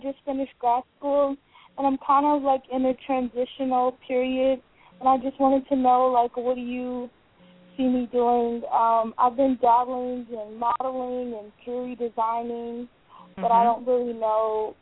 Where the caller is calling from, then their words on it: New York, United States; I'm calling from New York.